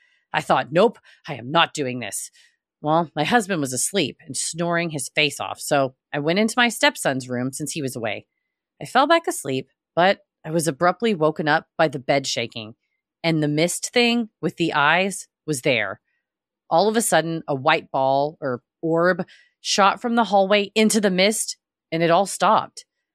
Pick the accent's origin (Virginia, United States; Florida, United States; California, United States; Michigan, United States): Virginia, United States; Newport News; also born or lived in Hawaii; He was at CNU, the college in my hometown, in Newport News, Virginia. I was just back home from living with my ex-husband in Hawaii